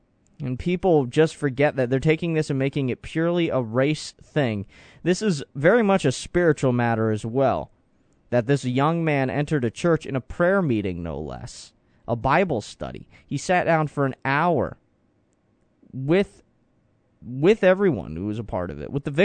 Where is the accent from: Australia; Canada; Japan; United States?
United States; Florida; also born or lived in New Jersey; I was born in New Jersey. My parents are both born and raised in New York, but I lived most of my life in Florida. So I kind of didn't have a home for a long time.